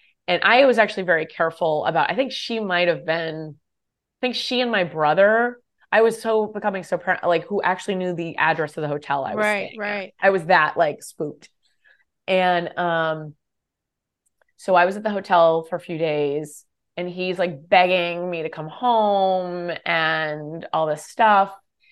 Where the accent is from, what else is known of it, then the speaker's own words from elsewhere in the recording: West Coast, United States; I'm not from here. All my family is on the East Coast and I'm from the West Coast.